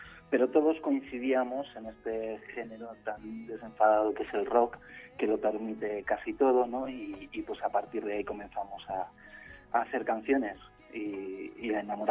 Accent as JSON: {"language": "Spanish", "region": "Cantabria", "country": "Spain", "said": "Yo soy de Cantabria y fíjate, leyendo los libros, pues imaginabas Madrid"}